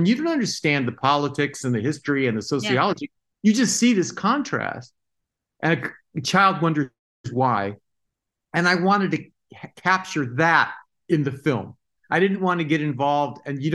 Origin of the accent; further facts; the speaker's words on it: San Diego, California, United States; also born or lived in Tijuana, Mexico; My family, I was born in San Diego, but really I was raised in San Diego and Tijuana.